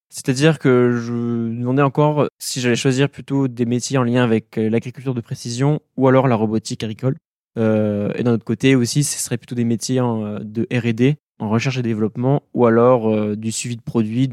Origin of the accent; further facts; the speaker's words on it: Toulouse, Occitanie, France; now in Beauvais, France; 23 ans. Je suis originaire de Toulouse et je suis étudiant en école d'ingénieur en agronomie à Unilassalle à Beauvais.